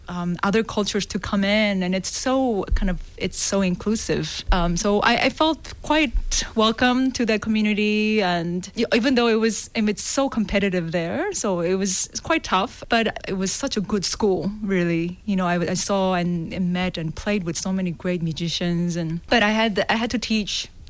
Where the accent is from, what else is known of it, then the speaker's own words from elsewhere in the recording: South Korea; first language Korean; English is a second language; But yeah, I sing sometimes in Korean, and I really enjoy that. Of course, it's because it's my mother tongue, I feel really comfortable